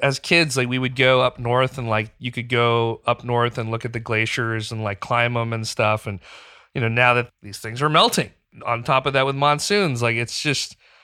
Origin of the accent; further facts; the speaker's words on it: Pakistan; we're from Islamabad and Karachi, and we have friends in Lahore.